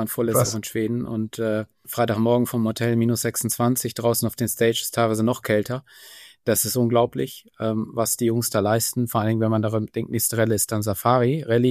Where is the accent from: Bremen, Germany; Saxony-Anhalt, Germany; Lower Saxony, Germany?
Bremen, Germany; now in Munich, Germany; ich bin doch ein stolzes Nordlicht. Der Stefan mag mir das verzeihen als Hamburger. Ich bin ein sehr stolz Grün-Weißer, ein Bremer. Deswegen geht mir das Moin auch gut über die Lippen.